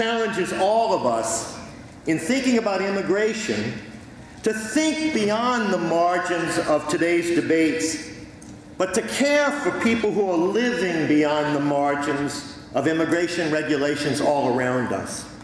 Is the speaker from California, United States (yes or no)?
no; New Orleans, Louisiana, United States; accent: New Orleans; I'm from New Orleans, which means that I sound like I'm somewhere between New Jersey and Boston.